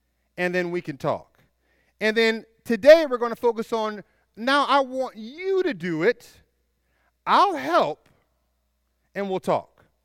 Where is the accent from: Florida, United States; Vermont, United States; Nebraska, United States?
Florida, United States; Tallahassee; But us in Tallahassee, we had to struggle a little bit, you know.